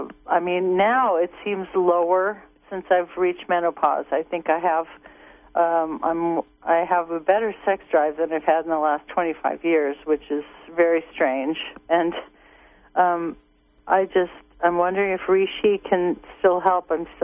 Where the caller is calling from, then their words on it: Blue Lake, California, United States; Hello, I'm from Blue Lake.